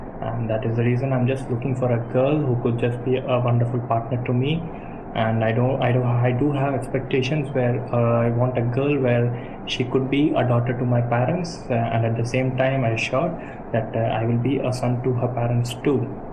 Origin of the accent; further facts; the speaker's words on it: Rajasthan, India; also born or lived in Tamil Nadu; I am a Tamilian but I have been born and brought up in Rajasthan, so mujhe Hindi acche se aati hai.